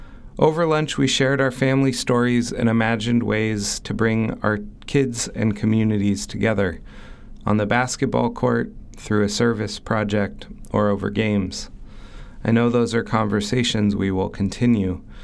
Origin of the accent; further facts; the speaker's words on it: Berkeley, California, United States; And certainly one could insert a joke there that's totally fair and probably true about growing up in Berkeley.